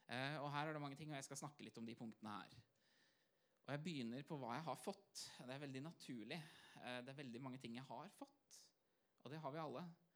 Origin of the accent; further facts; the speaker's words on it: Hamar, Innlandet, Norway; jeg vokste opp I Hamar, vokste opp I et kristent hjem. Vi gikk I Philadelphia, eller vi, for å si det på en annen måte, mamma og pappa gikk I Philadelphia I Hamar. Pinsebevegelse.